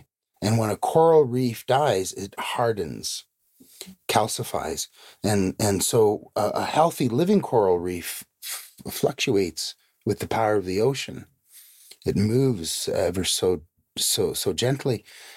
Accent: British Columbia, Canada; I'm a Musqueam, and I come from Witwak.

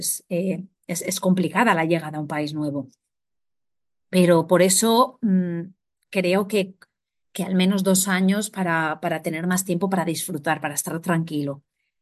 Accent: Spain; Como ya somos de España y hemos estado en España, pues ahora venimos pues para como meternos a lo bestia en otra cultura diferente

